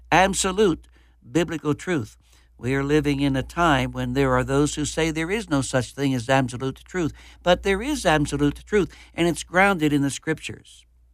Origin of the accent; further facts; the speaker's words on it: United States; I'm so thankful that I am an American, and praise the Lord for the fact that He has put me in this country.